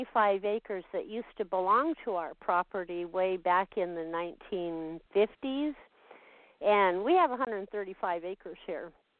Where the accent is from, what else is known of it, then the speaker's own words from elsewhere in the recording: Glendale, California, United States; I'm from L.A. I grew up in Glendale. I was born and raised in Glendale.